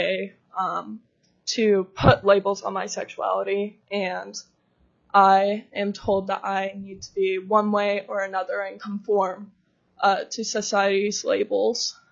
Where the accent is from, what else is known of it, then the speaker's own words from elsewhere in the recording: Alaska, United States; now in Anchorage, United States; I live in Anchorage, and I'm a junior at Stellar Secondary. I'm originally from Bristol Bay. As a queer Indigenous youth